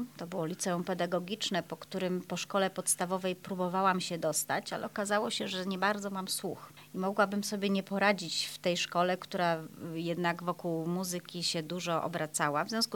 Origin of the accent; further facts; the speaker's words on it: Jelenia Góra, Lower Silesian Voivodeship, Poland; born there; Tak, rodzice moi są jeleniogórzaniami, urodzili się tutaj w Jeleniej Górze. Ja też urodziłam się w Jeleniej Górze, no ale dziadki ze strony taty i ze strony mamy przyjechali z różnych stron kraju. Dziadek od strony mojego taty przyjechał z Białorusi.